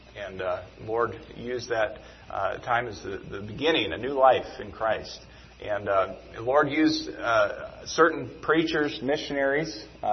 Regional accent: Alaska, United States; We are both raised in Alaska. I was born in Alaska, and through certain circumstances in life, my parents left Alaska for a short time, and my mom brought us back to Alaska.

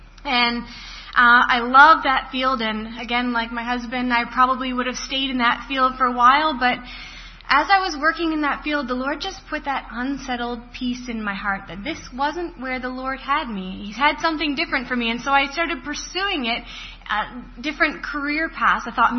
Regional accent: Nova Scotia, Canada; also born or lived in Newfoundland; I am not from around here. I was born in Newfoundland, Canada, and I was raised in Nova Scotia.

